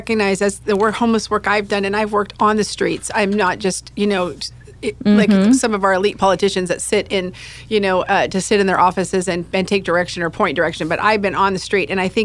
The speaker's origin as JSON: {"language": "English", "town": "Keizer", "region": "Oregon", "country": "United States", "tie": "born or raised there", "said": "I had a great conversation with Madam Mayor Kathy Clark in Kaiser. This is, which, of course, my hometown."}